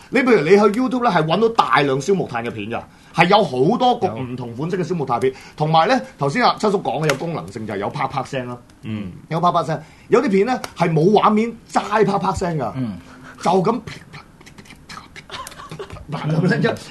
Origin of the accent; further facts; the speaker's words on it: Hong Kong; 尤其是我哋香港人啦